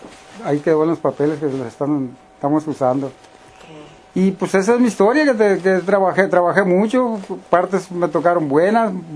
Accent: Mexico; moved away; Yo nunca ya no quise regresar, yo regreso, pero voy de visita. Sí. Pues ahorita tengo apenas 8 días que me vine de México.

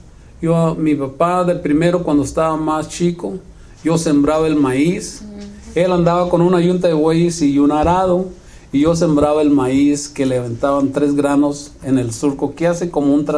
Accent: Coalcomán, Michoacán, Mexico; born there; Yo nací en Michoacán, se llama Cualcomán, Michoacán. El mes es primero, enero. Del 20 de 1939.

